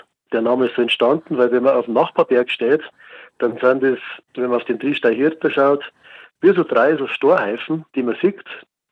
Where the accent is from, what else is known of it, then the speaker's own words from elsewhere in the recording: Bad Tölz, Bavaria, Germany; Ich bin aus Bad Tölz und ich bin in Tölz aufgewachsen, war dann da als Teenager auf der Alm.